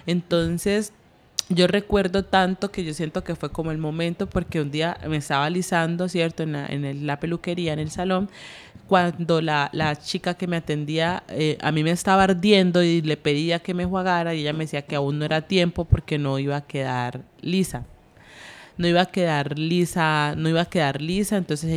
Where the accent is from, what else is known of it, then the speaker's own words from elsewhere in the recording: Buenaventura, Valle del Cauca, Colombia; now in Cali, Colombia; yo soy de Buenaventura, Valle del Cauca, Colombia, pero llevo ya más o menos 10 años viviendo en Cali por términos de educación y trabajo.